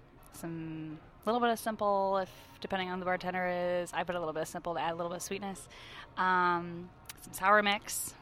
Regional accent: Minnesota, United States; Yeah, so I'm from Minnesota.

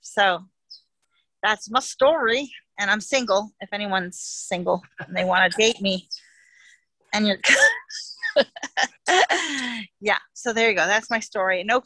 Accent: Manhattan, New York, United States; born there; This is where I was born. You know, I don't talk like that, but I can if you want me to. And so I was born in Manhattan.

